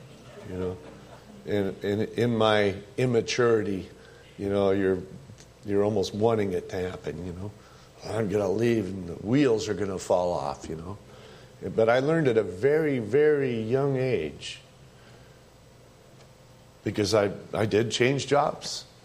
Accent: United States; I'm an American.

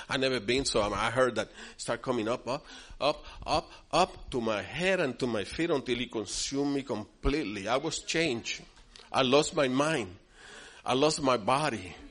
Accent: Puerto Rico; So when I came from Puerto Rico, that's when I started asking you guys, if you have an urgent need, come.

